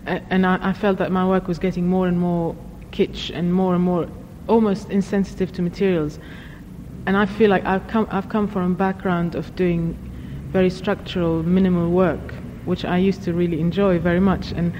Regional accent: Lebanon; So like my own experience of growing up in Lebanon is that it's very frightening

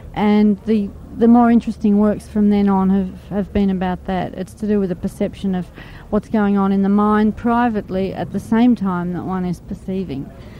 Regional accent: Australia; Well, the one thing I've noticed as an Australian, being in Europe a lot

